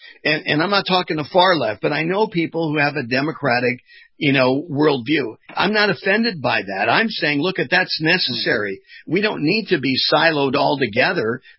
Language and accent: English; United States; we're excited about being an American, that we're serving not only our own interests, but the world interests